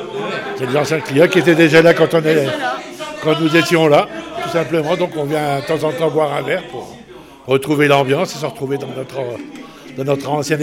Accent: Charleville, Grand Est, France; J'aime bien de partir en vacances, mais j'aime bien de revenir dans mes Ardennes. D'abord, je suis originaire de Charleville, donc voilà.

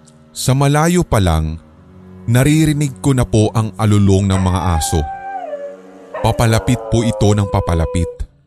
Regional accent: Bicol Region, Philippines; Ang unang kwento ko po ay nangyari sa bahay namin sa Bicol. 8 years old pa lamang po ako nang lumipat po kami mula sa sukat patungo ng Bicol.

